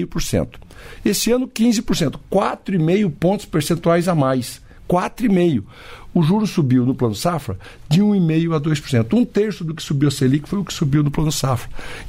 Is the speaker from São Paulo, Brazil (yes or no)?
no; Bela Vista do Paraíso, Paraná, Brazil; born there; Londrina, minha região onde nasci, Bela Vista do Paraíso.